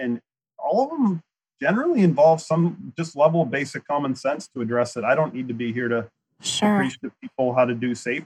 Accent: Maine, United States; actually up here in my home state of Maine

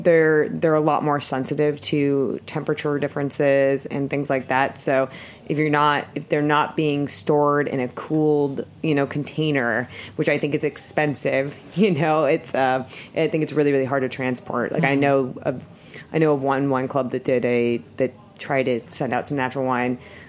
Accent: California, United States; which I've never been to because I'm from California and we don't get to do things like that.

